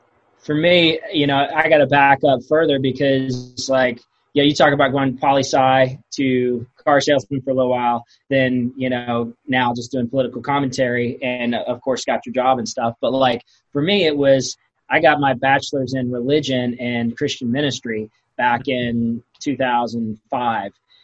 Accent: Texas, United States; I mean, I'm from Texas. So pretty much everybody like that grew up in Texas is for the like the majority

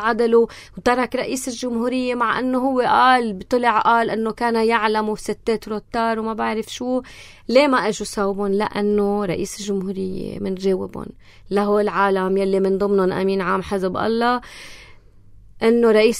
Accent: Lebanon; نحنا كلبنانية

